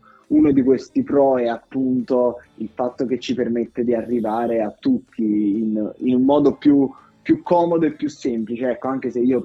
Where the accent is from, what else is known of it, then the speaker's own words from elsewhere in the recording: Benevento, Campania, Italy; io vengo da Benevento e voglio portare non